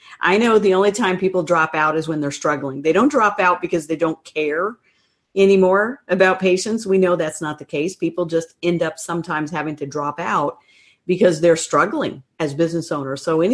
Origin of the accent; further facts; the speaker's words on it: Florida, United States; I'm actually from Florida, but I can rock a good howdy when I want to.